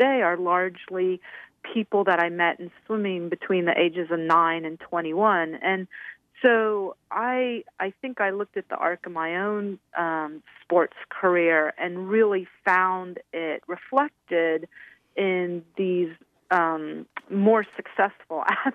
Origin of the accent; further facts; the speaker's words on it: Santa Clara, California, United States; I grew up in Santa Clara, a town not too far from where I grew up.